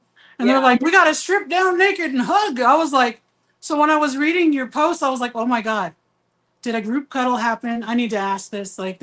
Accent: Texas, United States; Why does it stick in my head? Because I'm Texan.

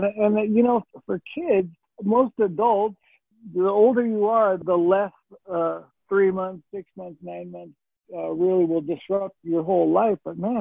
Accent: United States; so I'm an American, and you know, it's always going to be my home

